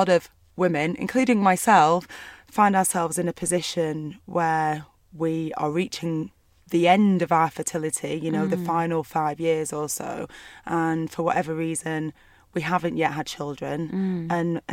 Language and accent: English; Burnley, North West England, United Kingdom; I grew up in Burnley in a small town in the northwest of England.